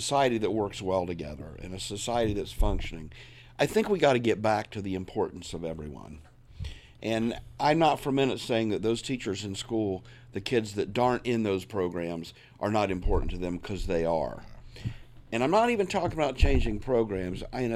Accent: Hilliard, Ohio, United States; I was from Hilliard

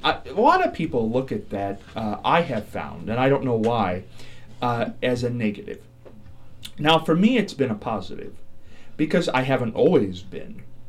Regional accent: Marion, Ohio, United States; I am from Marion. I've always stayed in Marion. And my mother was born, they're all Ohio people.

